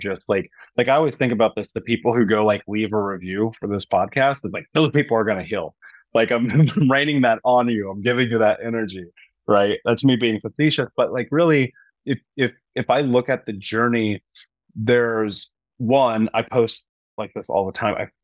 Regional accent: Indiana, United States; growing up in the Midwest and being in Indiana at the time, all my friends were married.

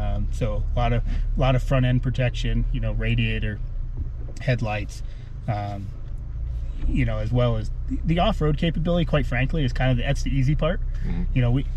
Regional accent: Montana, United States; Relatively speaking, yeah. It's my home state anyway.

